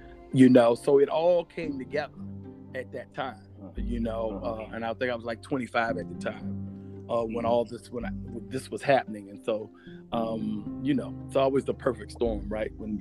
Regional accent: the South, United States; And you got to think about how growing up in the South, you know, with older parents

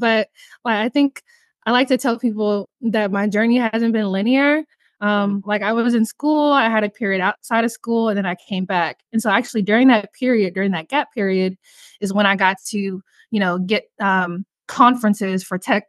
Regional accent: Cincinnati, Ohio, United States; now in Louisville, United States; So I am from Cincinnati, Ohio, from the Midwest.

